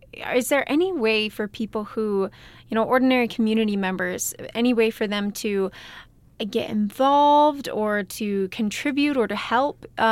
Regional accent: Missouri, United States; I'm from the Midwest. I'm from Missouri, and I love the small town feel, but it's definitely different.

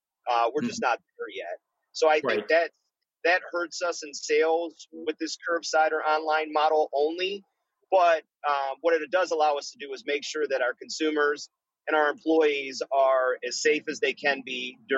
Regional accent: Michigan, United States; we're all born and raised in Michigan.

